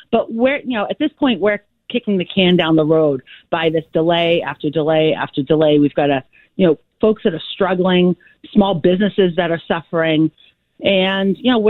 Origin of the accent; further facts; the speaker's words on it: Boston, Massachusetts, United States; I grew up in Dorchester. Right, I'm a Dorchester girl.